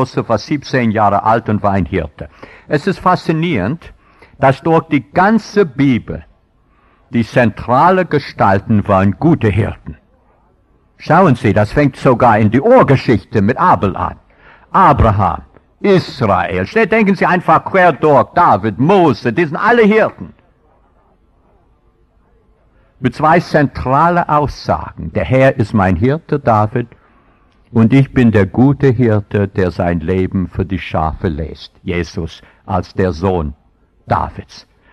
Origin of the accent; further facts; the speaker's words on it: Baden-Württemberg, Germany; accent: Swabian; Ich kann hier als Schwabe, Sie merken alle von meiner Aussprache, dass ich schwäbischer Pfarrer bin, ja?